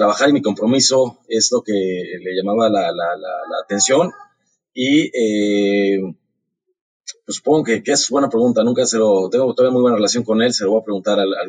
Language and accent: Spanish; Mexico City, Mexico; born there; yo nací en Ciudad de México. Mi madre es mexicana y mi padre es argentino.